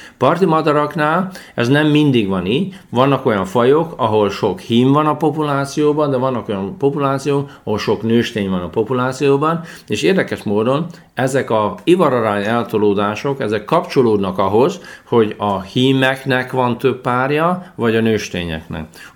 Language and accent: Hungarian; Kazincbarcika, Borsod-Abaúj-Zemplén, Hungary; also born or lived in Miskolc; Kazincbarcikán nőttem fel, Miskolcon születtem, Kazincbarcikán nőttem fel